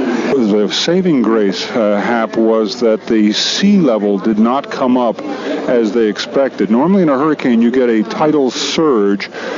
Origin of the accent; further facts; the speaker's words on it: East Coast, United States; having been through six hurricanes in the United States, growing up on the East Coast, I was well familiar with what a hurricane could do.